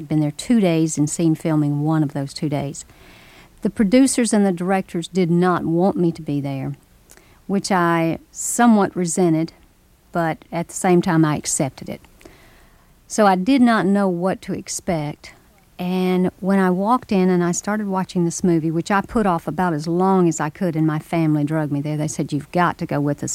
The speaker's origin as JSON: {"language": "English", "town": "Memphis", "region": "Tennessee", "country": "United States", "tie": "born or raised there", "said": "I grew up in a city. I grew up in Memphis, Tennessee, the suburbs of a city."}